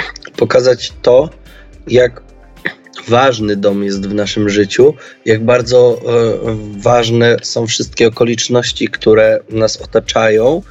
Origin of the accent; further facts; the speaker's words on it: West Pomeranian Voivodeship, Poland; now in Warsaw, Poland; Kiedy przeprowadziłem się z mojej wsi spod Szczecinka do Warszawy